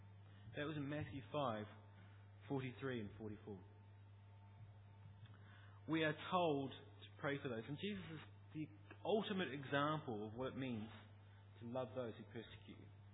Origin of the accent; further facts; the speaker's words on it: Christchurch, Canterbury, New Zealand; I come from Christchurch, that's where my kids grew up. In New Zealand, had an earthquake 30 kilometres from where I used to live that literally flattened the city.